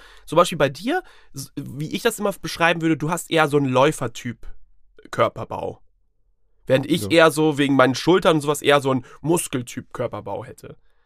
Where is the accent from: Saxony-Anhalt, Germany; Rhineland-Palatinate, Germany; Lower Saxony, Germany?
Lower Saxony, Germany; Sande; Ich komme aus dem Dorf. In Sande gab es es nicht.